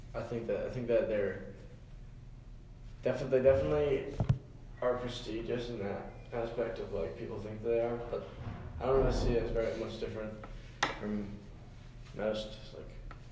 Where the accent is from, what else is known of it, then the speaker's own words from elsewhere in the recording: New Hampshire, United States; I'm from New Hampshire. Yeah. It's a great place.